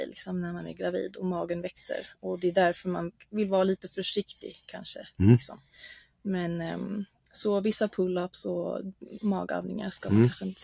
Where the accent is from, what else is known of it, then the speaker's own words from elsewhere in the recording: Germany; i och med att jag kommer från Tyskland så har jag också mina morföräldrar